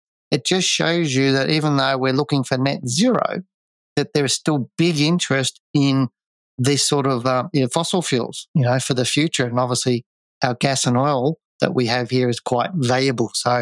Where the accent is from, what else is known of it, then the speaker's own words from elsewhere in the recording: Australia; But that splits me to the other side of things being an Australian.